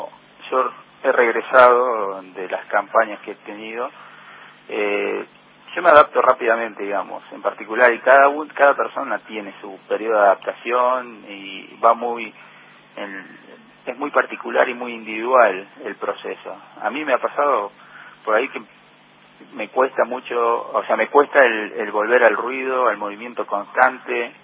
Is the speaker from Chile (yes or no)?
no; Argentina; esta situación tan particular que nos toca vivir como argentinos